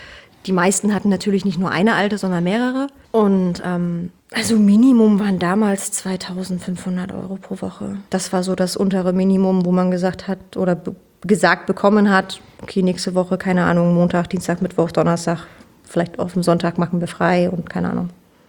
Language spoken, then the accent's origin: German; eastern Germany, Germany; Aus dem Osten.